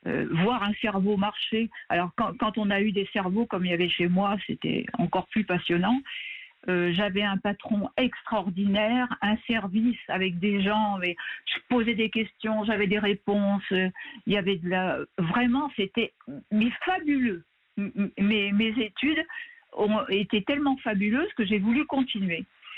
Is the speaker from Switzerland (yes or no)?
no; Brittany, France; il m'arrivait d'aller quelques fois chez moi en Bretagne